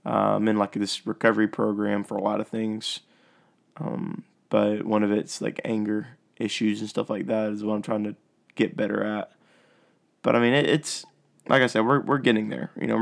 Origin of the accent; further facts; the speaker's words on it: United States; You know, my heart is rooting for America. You know, I'm an American.